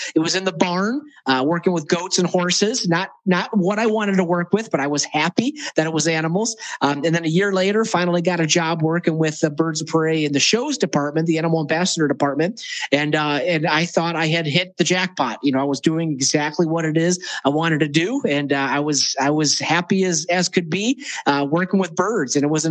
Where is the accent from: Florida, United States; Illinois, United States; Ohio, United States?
Ohio, United States; Cleveland; I was at a little science center in Cleveland, Ohio, which is my hometown.